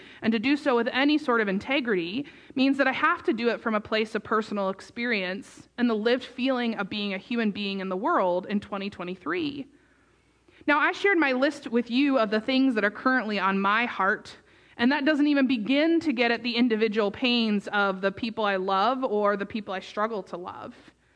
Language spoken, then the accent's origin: English; Pennsylvania, United States; I grew up in Pennsylvania, and so I got to spend some time at the summer camp that I worked